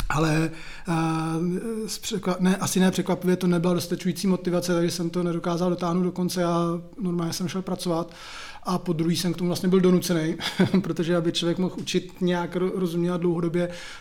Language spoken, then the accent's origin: Czech; Plzeň, Plzeň Region, Czechia; Tak já jsem z Plzně